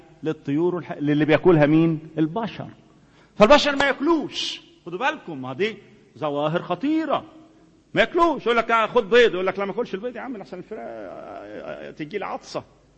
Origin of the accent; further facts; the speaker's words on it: Aswan Governorate, Egypt; فمثلا عندنا في الصعيد في أسوان والسيل وكومومبو والحتة الصعبة اللي هناك دي